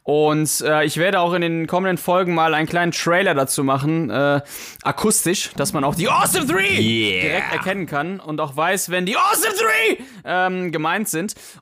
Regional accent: Poland; war ich auch auf vielen Bauernhöfen und auch da, wo ich herkomme, in Polen.

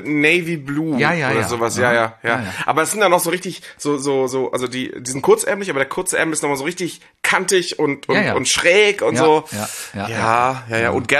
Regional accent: Schleswig-Holstein, Germany; Ich komme aus Schleswig-Holstein.

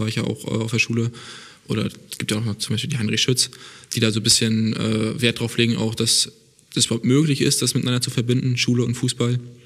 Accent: Bargeshagen, Mecklenburg-Vorpommern, Germany; Ich habe vorher angefangen bei mir im Dorf, ich komme aus Bargeshagen. War so ein kleiner Dorfverein.

